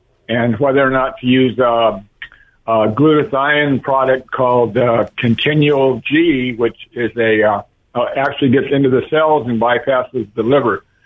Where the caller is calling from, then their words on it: Santa Cruz, California, United States; I'm calling from Santa Cruz.